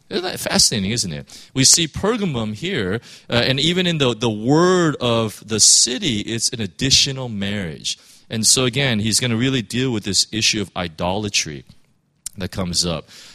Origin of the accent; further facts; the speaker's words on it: Los Angeles, California, United States; I come from Los Angeles.